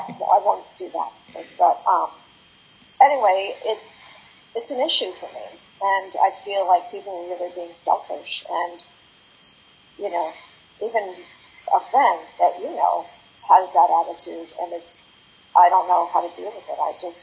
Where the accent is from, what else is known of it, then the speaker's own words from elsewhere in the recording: New York, United States; and I'm from New York, so I'm really interested in New York